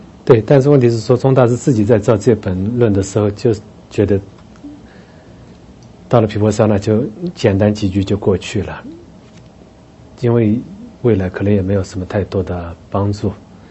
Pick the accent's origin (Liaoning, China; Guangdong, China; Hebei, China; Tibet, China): Tibet, China; 我们西藏人会阿弥陀佛